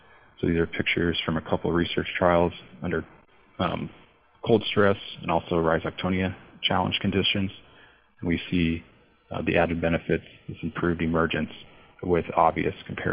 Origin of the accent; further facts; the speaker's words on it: Nebraska, United States; I'm originally from Nebraska, so that's why they get a shout out with their Plant Disease Center